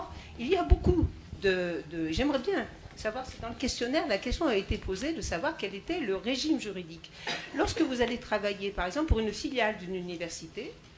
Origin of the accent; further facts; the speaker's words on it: Nanterre, Île-de-France, France; Je suis de Nanterre, décidément, tout le monde, voilà, il y a beaucoup de Nanterrois ici.